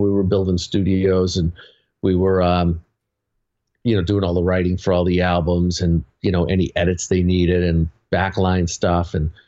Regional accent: Boston, Massachusetts, United States; I'm from Boston.

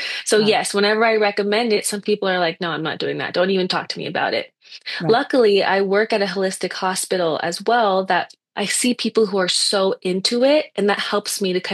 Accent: California, United States; I went to undergrad in California. I'm from California.

